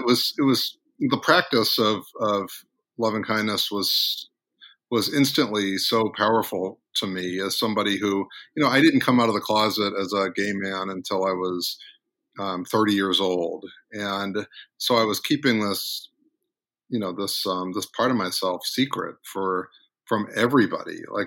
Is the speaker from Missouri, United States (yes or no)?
yes; Missouri, United States; moved back to his home state, which is my home state of Missouri